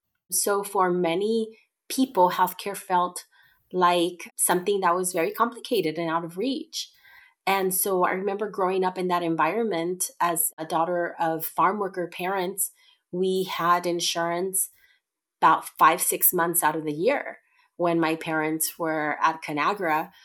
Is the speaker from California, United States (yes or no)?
yes; California, United States; I grew up here in the Central Valley, precisely where we're at.